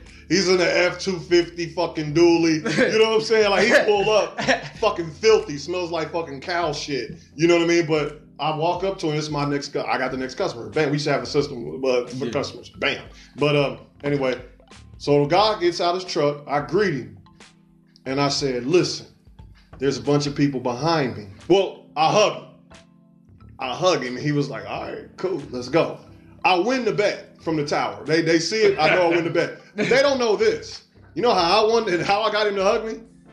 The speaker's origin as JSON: {"language": "English", "town": "Xenia", "region": "Ohio", "country": "United States", "said": "Man, I'm from Xenia."}